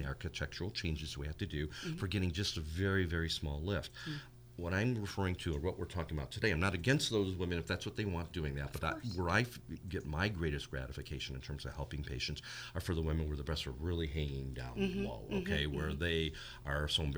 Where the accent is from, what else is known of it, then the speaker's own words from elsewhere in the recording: Detroit, Michigan, United States; I'm Chinese and Greek growing up in Detroit